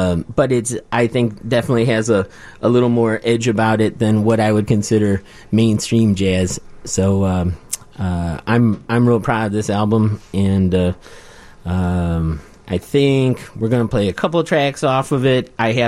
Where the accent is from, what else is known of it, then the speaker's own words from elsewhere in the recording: Chicago, Illinois, United States; I was real lucky just, again, growing up in Chicago and getting to sit in with a lot of legendary people